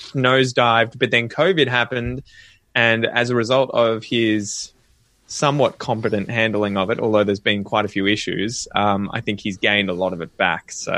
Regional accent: Australia; Growing up in Australia, you have this identity that you're Australian, but at the same time, I know that at least genetically speaking, I am British. You know, my ancestors are mostly from around Yorkshire, I think, as well as, you know, London.

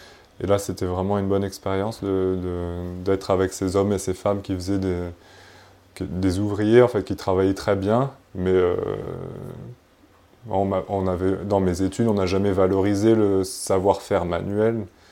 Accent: Paris, Île-de-France, France; J'ai grandi à Paris, et à Paris, j'ai fait une école de commerce au début, j'ai travaillé à la Défense.

